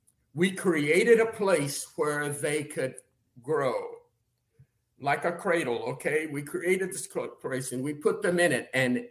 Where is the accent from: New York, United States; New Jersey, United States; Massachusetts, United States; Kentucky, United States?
Kentucky, United States; Danville; You know, I'm from Danville, Kentucky, little town, and we did not know about